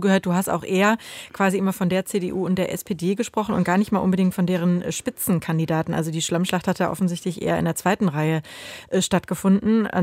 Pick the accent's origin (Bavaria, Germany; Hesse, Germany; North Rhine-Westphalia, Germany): North Rhine-Westphalia, Germany; Jetzt komme ich natürlich aus NRW und bin auch keine 20 mehr.